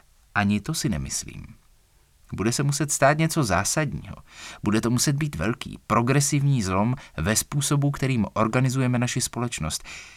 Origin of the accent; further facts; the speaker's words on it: England, United Kingdom; Czech is a second language; Třeba v mé rodné zemi, v Anglii